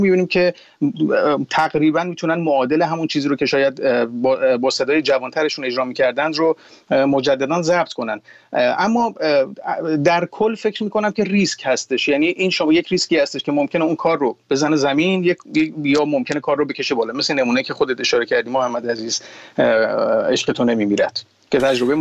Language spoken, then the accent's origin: Persian; Iran; به هر حال همه ما ایرانی هستیم